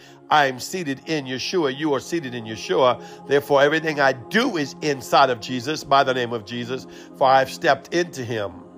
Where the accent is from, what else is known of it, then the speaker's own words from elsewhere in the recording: New Orleans, Louisiana, United States; Well, I'm from New Orleans. I was told meditation is demonic.